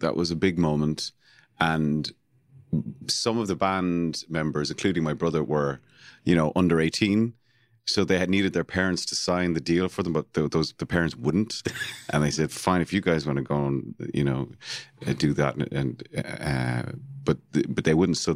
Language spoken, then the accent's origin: English; Cork, Munster, Ireland; I was born and raised in Cork City